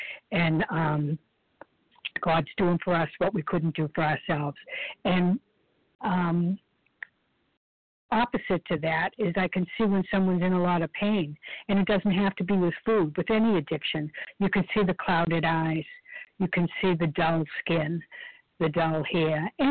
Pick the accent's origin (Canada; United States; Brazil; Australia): United States; Boston, Massachusetts; I come from the Boston area, and we've had a lot of very large meetings